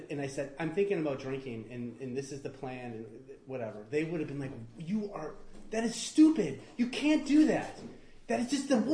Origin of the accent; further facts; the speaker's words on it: Milwaukee, Wisconsin, United States; I'm from the Midwest, so I went back home to Milwaukee for a wedding, college buddies.